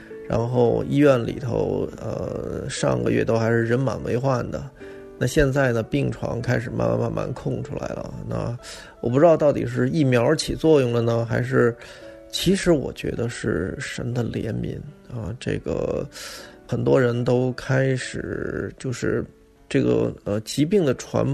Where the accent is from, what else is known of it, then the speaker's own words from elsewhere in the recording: Beijing, China; now in Japan; 在北京喝那个酸牛奶的味道是一模一样的。哇，简直是一下子把我带回到了这个我再也回不去的小时候和我的故乡了哈